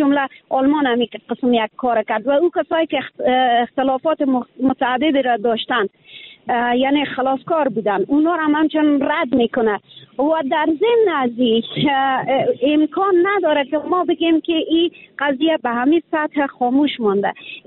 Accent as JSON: {"language": "Persian", "country": "Afghanistan", "lives_now": "Iran", "said": "به عنوان یک افغان همیشه دفاع کردم از وطن خود"}